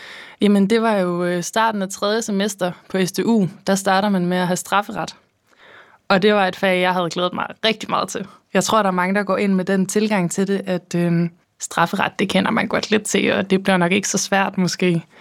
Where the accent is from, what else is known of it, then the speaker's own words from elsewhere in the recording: Region of Southern Denmark, Denmark; accent: Funen; jeg er stolt fynbo